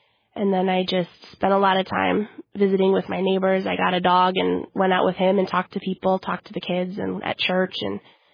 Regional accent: United States; A lot of people don't necessarily know when I'm talking to them that I'm from America if they don't know who I am.

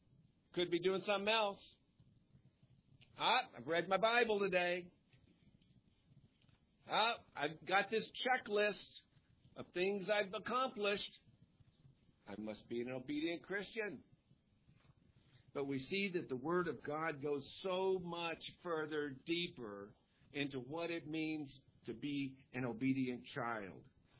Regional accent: United States; Are you American? Yeah, I'm an American.

